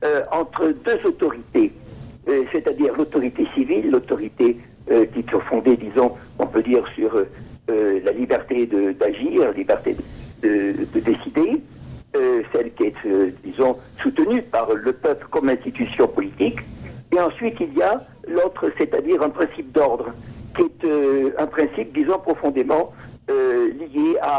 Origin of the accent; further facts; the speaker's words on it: France; Il n'y a pas de séparation comme chez nous en France.